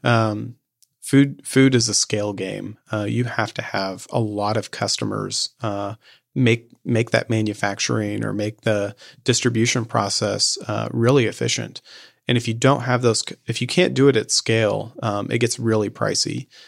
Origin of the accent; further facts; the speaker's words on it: Midwest, United States; And I think that that's what I grew up with in the Midwest, is that, that endurance, that like depression era mentality of like not wasting resources, being frugal, pushing efficiency to the maximum.